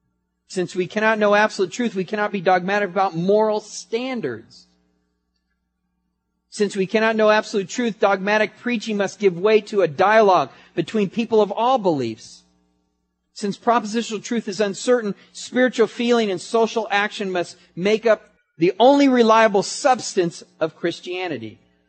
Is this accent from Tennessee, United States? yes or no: no; San Diego, California, United States; I grew up in San Diego. I've seen many of these. All I have to do is cross the border.